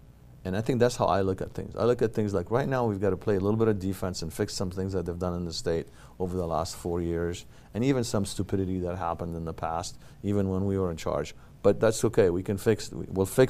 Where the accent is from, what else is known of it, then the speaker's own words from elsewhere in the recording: California, United States; So I grew up in the Bay Area, in the East Bay, and I skied right up here. And I used to come down and party in Reno.